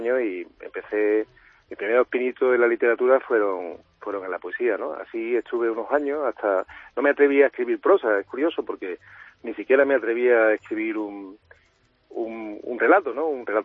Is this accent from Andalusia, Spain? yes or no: yes; Málaga, Andalusia, Spain; yo soy malagueño de nacimiento y ahí pasé mi juventud